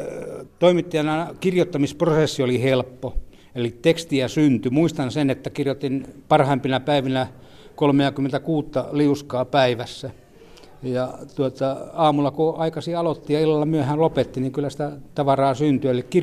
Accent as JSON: {"language": "Finnish", "region": "North Ostrobothnia", "country": "Finland", "tie": "born or raised there", "said": "Me olen itse Pohjois-Pohjanmaalta kotoisin, jossa Lapuan liike ei vaikuttanut, mutta sielläkin kyydityksiä tapahtui"}